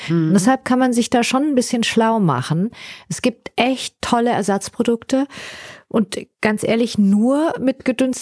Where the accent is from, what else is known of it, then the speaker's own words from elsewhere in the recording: Southern Germany, Germany; Ich komme aus Süddeutschland und ich bin mit Bier groß geworden.